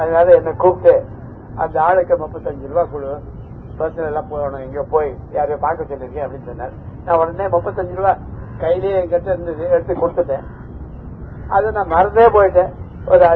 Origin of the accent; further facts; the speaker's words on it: Delhi, India; ஹிந்தி, குஜராத்தி, பெங்காலி, பஞ்சாபி தான் எனக்கு நிறைய தெரியும். ஸோ நான் பிறந்து வளர்ந்தது டெல்லியாக